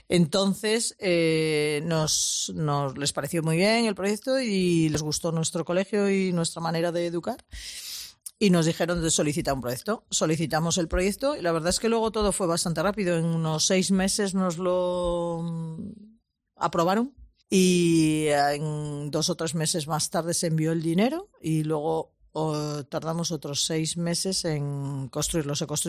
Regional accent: Santander, Cantabria, Spain; Curiosamente, yo soy de Santander y el primer destino le tuve en Córdoba

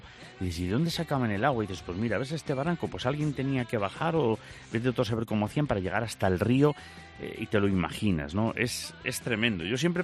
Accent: Castile and León, Spain; es que también necesitamos fondos para muchas otras cosas que hay en mi tierra. Y ya digo, Castilla y León, en general España, pero Castilla y León es increíble.

